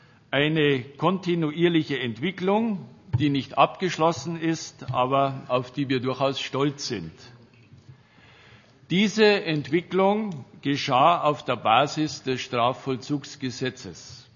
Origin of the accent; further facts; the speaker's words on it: Bavaria, Germany; Wie Sie vielleicht hören können, komme ich aus Bayern